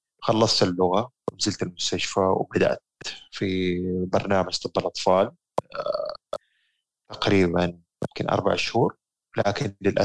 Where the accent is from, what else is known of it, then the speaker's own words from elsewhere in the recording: Saudi Arabia; also born or lived in Sweden; أنا جاي من السويد حركات وهذا، فجأة لقيت نفسي رجعت السعودية